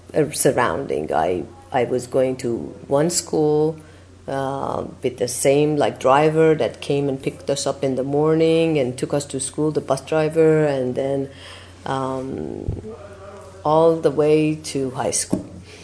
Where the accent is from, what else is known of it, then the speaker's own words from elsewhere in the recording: Tehran, Tehran Province, Iran; I was born in Tehran, Iran. Tehran is the capital of Iran, and I was born March 21st. It was a Persian New Year